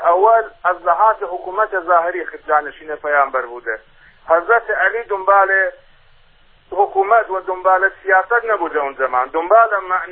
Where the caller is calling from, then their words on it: Kurdistan, Iran; من اهل سنت هستم، از کردستانم زنگ میزنم.